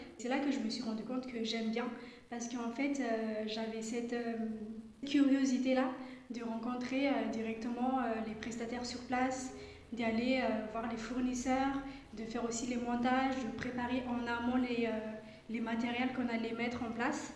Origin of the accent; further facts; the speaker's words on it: Madagascar; moi je viens de Madagascar et je parle couramment le malgache, le français aussi écrit à l'oral. Je me débrouille pas mal en anglais. L'espagnol aussi, j'y pratique, mais pas énormément que ça, mais je peux me débrouiller.